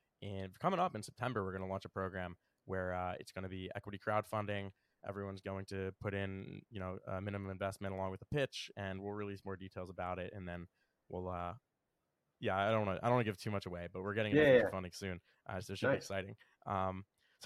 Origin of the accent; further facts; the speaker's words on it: Philadelphia, Pennsylvania, United States; I'm from Philly, so we're the capital of the underdog, baby.